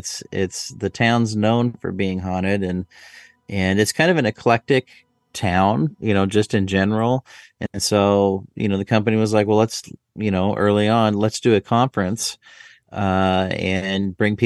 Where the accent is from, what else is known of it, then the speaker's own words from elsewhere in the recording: Boise, Idaho, United States; I was driving through northern Arizona with my grandparents, and I grew up in Boise, Idaho.